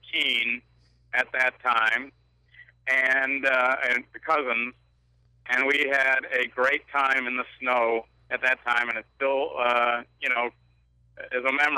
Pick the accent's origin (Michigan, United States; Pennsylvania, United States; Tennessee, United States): Michigan, United States; Detroit; I grew up in Detroit, but we had cousins in Boston and an uncle in Rochester.